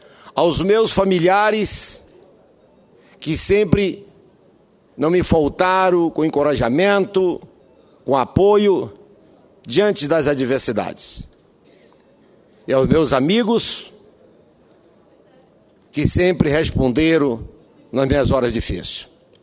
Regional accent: Roraima, Brazil; o que dirá eu, que venho do estado de Roraima, talvez o estado mais pobre da federação

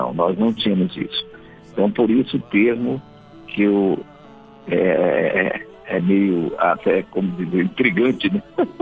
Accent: Porto Velho, Rondônia, Brazil; Sim, eu sou de Porto Velho, Rondônia.

